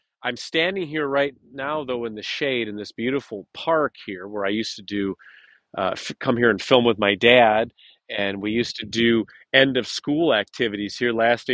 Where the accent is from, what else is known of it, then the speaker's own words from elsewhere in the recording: Midwest, United States; also born or lived in Central Florida; Basically, I'm getting back into my hometown. I love it up here. I'm a Midwestern boy. I'm a small town boy. I know I've been living in Central Florida for a while.